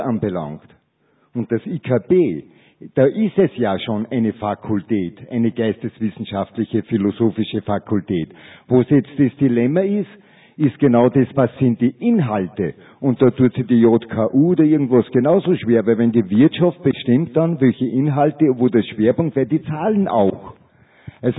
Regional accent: Upper Austria, Austria

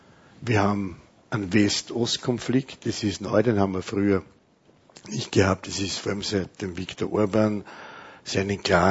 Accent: Schärding, Upper Austria, Austria; born there; ich kann mich als junger Mensch erinnern, dass ich bin in Scherding geboren

